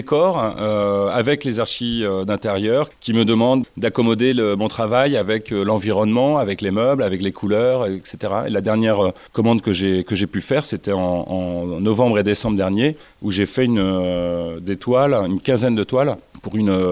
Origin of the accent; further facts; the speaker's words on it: Arradon, Brittany, France; born there; also born or lived in Vannes / Paris; moi, je suis né à Arradon. J'ai longtemps habité à Vannes. J'ai ensuite quitté ma région natale pour aller vivre et travailler à Paris. Et puis là, ça fait un an que je suis revenu à Vannes avec un grand plaisir.